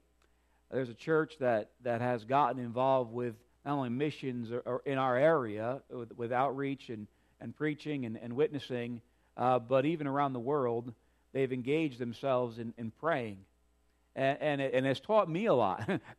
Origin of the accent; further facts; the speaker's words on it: New York, United States; Now, growing up in New York, my siblings were not this way